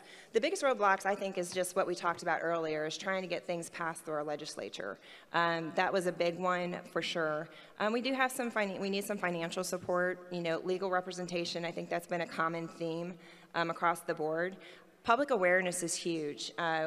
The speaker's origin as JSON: {"language": "English", "region": "Missouri", "country": "United States", "said": "I'm actually originally from Missouri, so I feel like it's like a homecoming."}